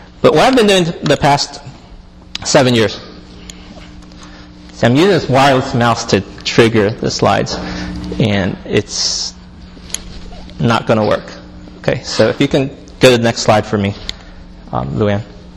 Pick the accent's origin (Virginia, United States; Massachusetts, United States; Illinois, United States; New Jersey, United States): Virginia, United States; We settled in the Washington, D.C. area. I grew up in Virginia, studied as an engineer, came to faith in college